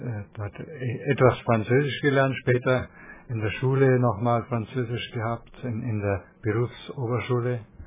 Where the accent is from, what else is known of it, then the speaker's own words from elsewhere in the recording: Bavaria, Germany; zu Hause bin ich in Oberbayern an dem Eck, das ganz nah an Salzburg ist.